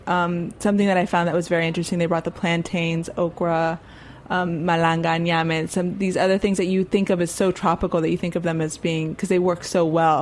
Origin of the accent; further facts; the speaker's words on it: Miami, Florida, United States; I think I've living in New York after growing up in Miami